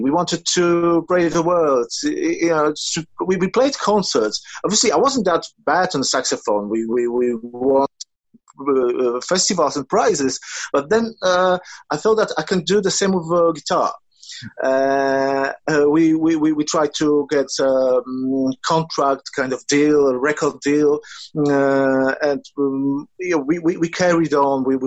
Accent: Tomaszów Lubelski, Lublin Voivodeship, Poland; English is a second language; It was in my hometown, which is Tomaszów Lubelski. It's in the eastern part of Poland.

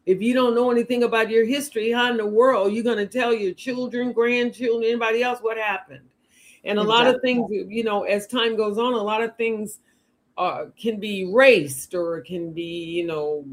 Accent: Texas, United States; and I'm from Texas, so you know we got that, our kindred with that.

